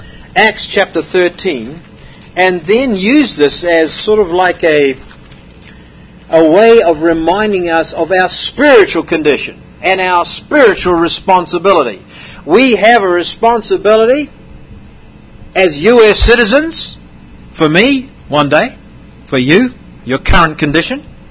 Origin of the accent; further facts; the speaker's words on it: New Zealand; Now, I come from New Zealand.